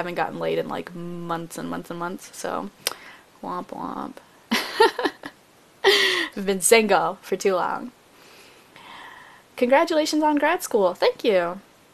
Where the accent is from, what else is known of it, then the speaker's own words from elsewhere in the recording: Philippines; Like I said, I am Filipina. I don't speak Tagalog or anything fluently